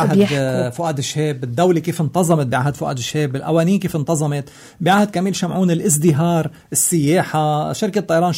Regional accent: Lebanon; كلنا كلبنانيين

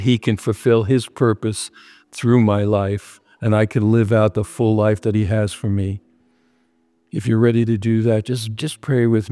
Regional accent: New York, United States; And I'm from New York and I've ridden that subway many times.

